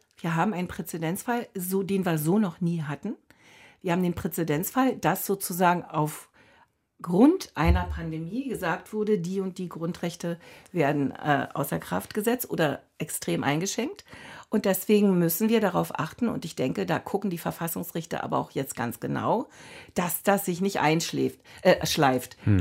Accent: East Germany, Germany; gerade weil wir ja als Ostdeutsche auch die Repräsentanzlücken von uns Ostdeutschen beklagen

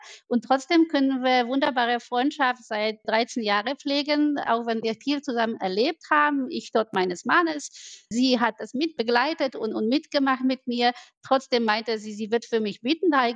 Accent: Poland; German is a second language; moved away as an adult; now in Germany; Für mich als Polin, die man 30 Jahre eingeredet hat, man muss mitmachen und alle machen mit und alle glauben mit, war ja eine tolle Entdeckung.

